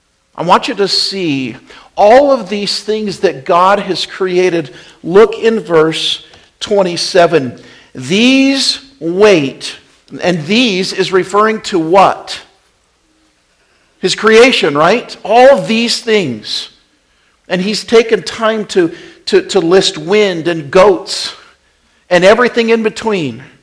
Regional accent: Wyoming, United States; now in Pennsylvania, United States; I grew up in Wyoming. I didn't have any trees, you know, out there in the wilderness.

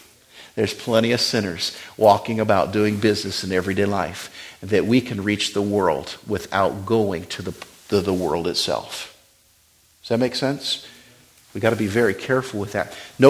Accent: Wyoming, United States; I remember growing up in Wyoming

